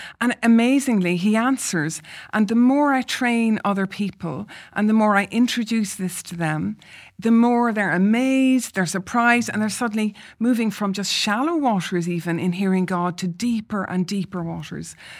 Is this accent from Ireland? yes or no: yes; Cork, Munster, Ireland; also born or lived in Northern Ireland; now in United Kingdom; I am Irish, like Emma, and born in the north of Ireland, actually, and then moved to Cork in the south. So I don't sound like you, Emma, even though we both spent time in the north of Ireland, but a very different accent.